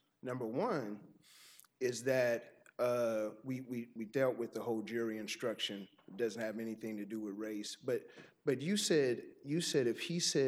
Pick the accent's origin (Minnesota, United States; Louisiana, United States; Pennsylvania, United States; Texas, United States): Louisiana, United States; New Orleans; I grew up in New Orleans.